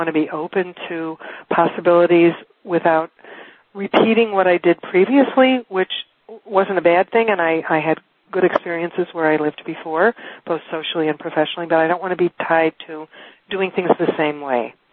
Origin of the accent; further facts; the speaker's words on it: Ohio, United States; now in Chicago, United States; I moved to Chicago from Ohio